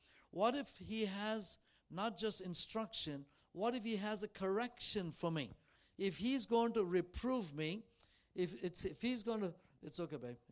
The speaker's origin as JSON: {"language": "English", "town": "Bangalore", "region": "Karnataka", "country": "India", "lives_now": "United States", "said": "I'm from Bangalore, India. I've been in the United States for many, many years."}